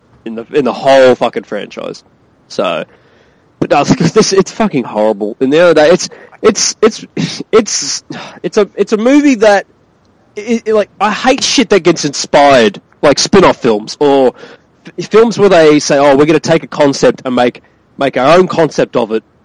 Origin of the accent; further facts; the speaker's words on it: Australia; But I'm an Australian. We outdrink everyone.